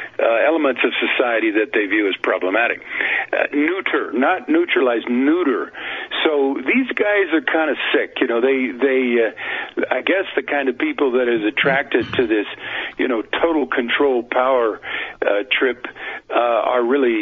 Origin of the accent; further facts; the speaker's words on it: United States; I'm an American with civil liberties.